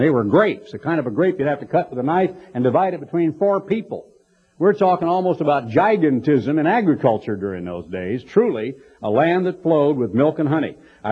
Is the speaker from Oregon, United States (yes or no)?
yes; Oregon, United States; Of course, I grew up in Oregon. And on my grandmother's farm were three kinds of apples, both black and English walnuts.